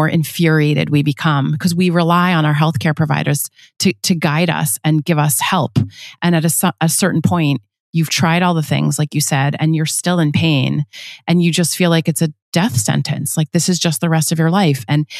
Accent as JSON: {"language": "English", "region": "New York", "country": "United States", "said": "I'm also a New Yorker, you know, I just like have such a low tolerance."}